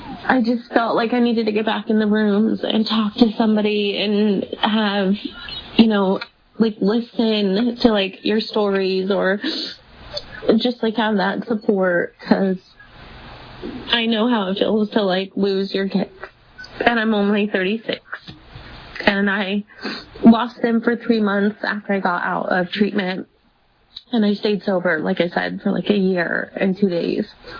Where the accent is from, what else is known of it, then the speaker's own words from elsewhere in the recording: Jackson, California, United States; I am actually from Jackson, California, Northern California.